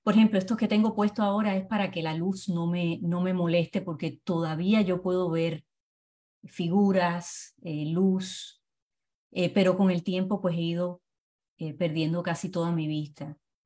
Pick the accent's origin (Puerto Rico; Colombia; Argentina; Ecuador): Puerto Rico; moved away as an adult; now in United States; Y esa es la razón que me fui de Puerto Rico, porque acá pues entonces